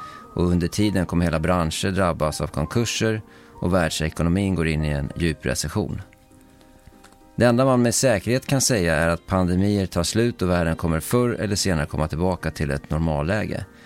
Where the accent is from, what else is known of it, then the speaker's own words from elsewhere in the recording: Västra Haninge, Stockholm County, Sweden; Jag kommer från Västra Haninge, söder om Stockholm, men längst ut på pendeltåget.